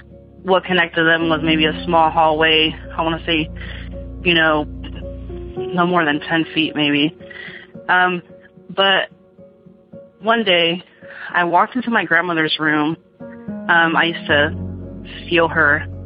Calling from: California, United States; I'm calling from Northern California.

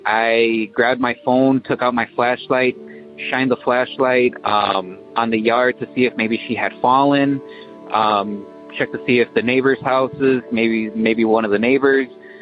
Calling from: Waukegan, Illinois, United States; I'm calling from Waukegan, Illinois, Northern Illinois area.

